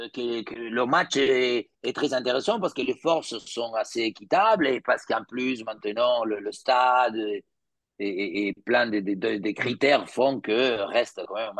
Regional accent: Argentina; c'est des buts comme ce qu'on appelle chez nous en Argentine

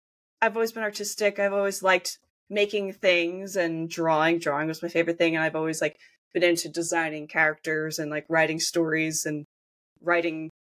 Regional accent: New Jersey, United States; now in Kansas, United States; I really enjoyed where I grew up. Like, most of my childhood, we were living in a little neighborhood in the suburbs, but we had woods behind our house.

